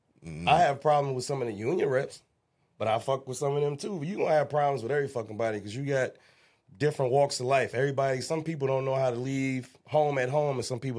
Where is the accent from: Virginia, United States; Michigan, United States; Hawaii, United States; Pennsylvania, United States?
Michigan, United States; Detroit; I said I grew up. I'm from Brightmoor. West side of Detroit.